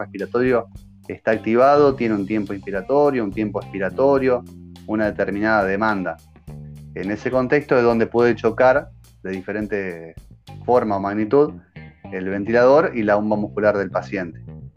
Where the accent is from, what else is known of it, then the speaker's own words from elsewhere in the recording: Paraná, Entre Ríos, Argentina; yo soy de Paraná, nací acá, hice todo, vivo acá todavía, toda mi vida acá.